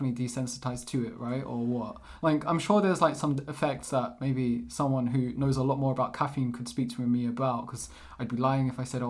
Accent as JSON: {"language": "English", "region": "London", "country": "United Kingdom", "tie": "born or raised there", "lives_now": "Portugal", "said": "I'm born and raised in London, England, but my parents are Portuguese. I've come to Portugal every summer and I live here nowadays."}